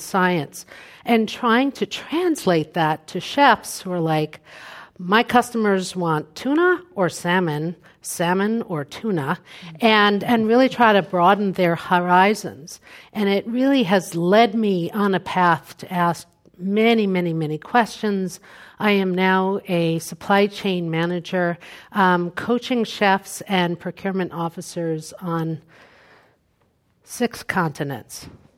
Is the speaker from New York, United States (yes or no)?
yes; Brooklyn, New York, United States; I'm from Brooklyn, New York. You can tell by how I use my hands.